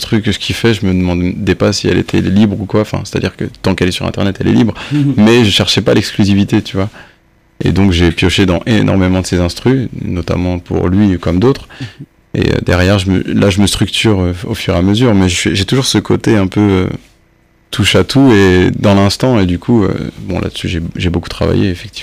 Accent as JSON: {"language": "French", "town": "Chartres", "region": "Centre-Val de Loire", "country": "France", "said": "à la base, je suis de Chartres."}